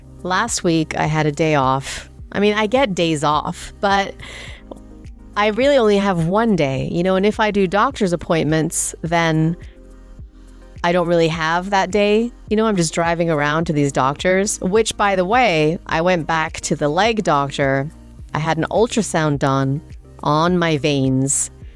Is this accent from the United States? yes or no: no; England, United Kingdom; we used to eat Indian food a lot growing up in England.